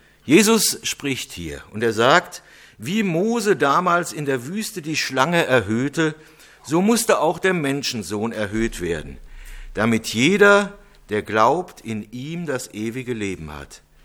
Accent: Cologne, North Rhine-Westphalia, Germany; Heute verstehe ich gar nicht mehr, warum ich als Kölner mich in Düsseldorf taufen ließ.

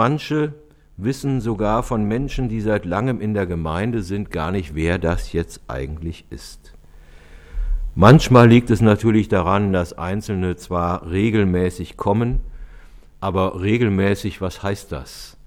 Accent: Rhineland, Germany; Und manchmal habe ich gemerkt, ich bin auch Rheinländer.

